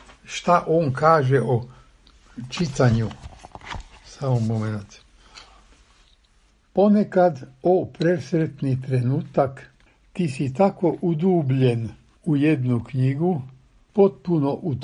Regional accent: Subotica, Vojvodina, Serbia; first language Hungarian; Serbian is a second language; also born or lived in Belgrade; Ja sam odrastao u Subotici. Moj materni jezik je mađarski. Školovao sam se u Beogradu, studirao, diplomirao, promovirao, sreo ljubav svog života tamo, znači srpski.

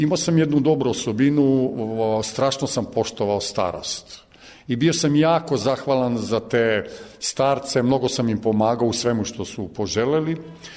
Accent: Belgrade, Serbia; Ja sam rođen u ovoj Udbinoj zgradi preko puta sajma, a odrastao sam na Banovom brdu.

